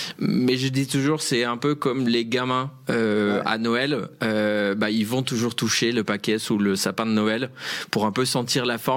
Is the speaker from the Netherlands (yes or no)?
yes; Netherlands; now in France; la France est un peu mon pays d'adoption, mais effectivement, je viens des Pays-Bas